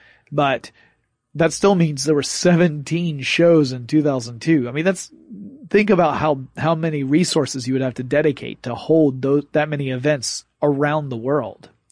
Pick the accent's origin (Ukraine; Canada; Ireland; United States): United States; Atlanta, Georgia; That is the city where I am in. I'm from Atlanta, Georgia.